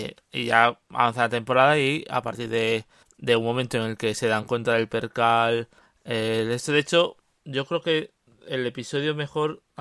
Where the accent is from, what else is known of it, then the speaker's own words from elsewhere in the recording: Castile and León, Spain; Y yo, como buen castellano y leonés, odio lo intensito.